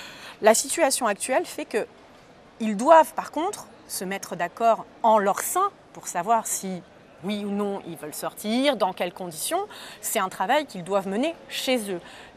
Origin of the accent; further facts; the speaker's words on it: Nouvelle-Aquitaine, France; Je suis bretonne aussi, je suis originaire du Limousin, je suis aussi attachée à mes racines. Mais je me sens européenne, donc identité plurielle.